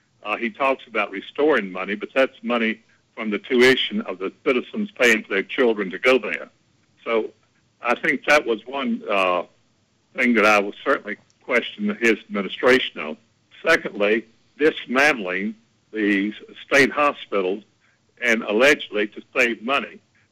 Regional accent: Leesville, Louisiana, United States; I was able to talk a local draft board doctor in my hometown of Leesville to reclassify me

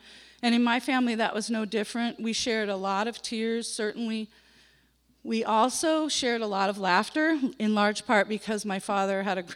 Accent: California, United States; the church that I grew up in Southern California

